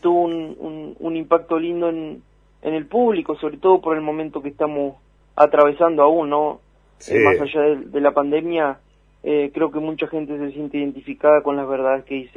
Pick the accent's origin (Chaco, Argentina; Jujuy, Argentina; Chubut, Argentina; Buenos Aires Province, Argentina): Chubut, Argentina; El Maitén; gracias a Dios me agarró acá en mi pueblo, el Maitén